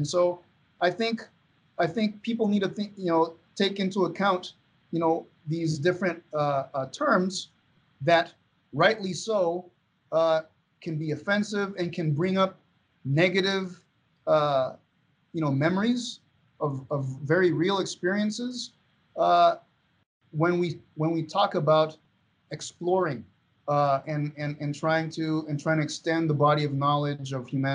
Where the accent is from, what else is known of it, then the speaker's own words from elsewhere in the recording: Venezuela; English is a second language; I speak a bit of French and a bit of Haitian, and I speak some Spanish. I mean, growing up in Venezuela